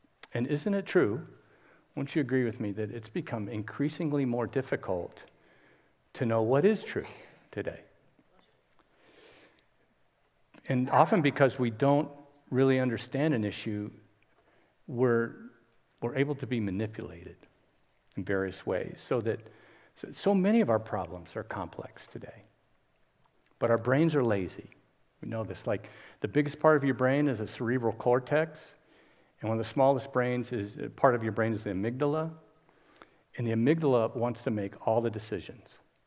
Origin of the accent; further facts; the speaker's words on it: Miami, Florida, United States; moved away as an adult; also born or lived in Holland, Michigan; I grew up in Miami, and it was disco days then. And so I moved to Michigan, the Midwest, small town in Holland, Michigan, and I had clogs.